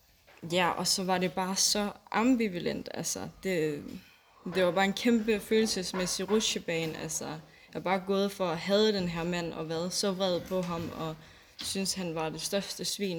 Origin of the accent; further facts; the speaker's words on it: Zealand, Denmark; moved away; Og derfor så vil jeg så at blive boende her i Jylland. Jeg kommer fra Sjælland af normalt.